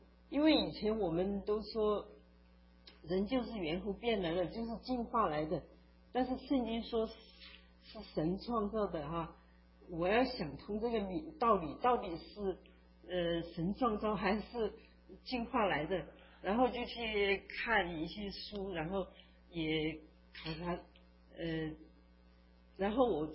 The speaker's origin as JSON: {"language": "Chinese", "country": "China", "said": "因为我是从大陆来的，我们几十年受的教育 它都给我们形成了一个固定的概念，用看什么事情都是用一种无神论的观念去看"}